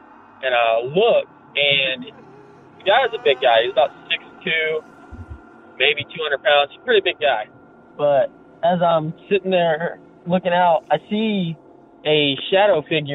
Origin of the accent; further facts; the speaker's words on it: Alberta, Canada; I'm from Alberta.